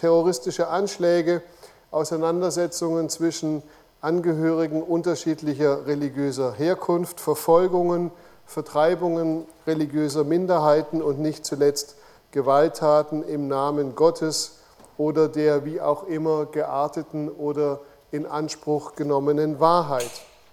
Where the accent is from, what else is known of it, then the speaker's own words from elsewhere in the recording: Baden-Württemberg, Germany; accent: Württemberg; Also Sie hören es meinem Dialekt oder Akzent an, dass ich eher aus dem Württembergischen als aus dem Schweizerischen komme, und das ist tatsächlich auch der Fall.